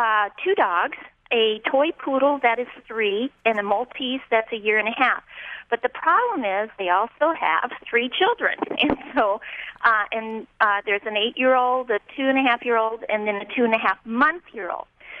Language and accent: English; Tioga, Texas, United States; I'm from Tioga, Texas.